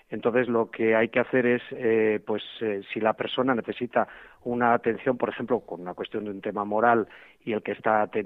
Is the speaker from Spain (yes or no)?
yes; Castile, Spain; yo soy castellano y aquí los despachos parroquiales de los pueblos prácticamente no son necesarios porque las poblaciones están muy dispersas, son muy pequeñas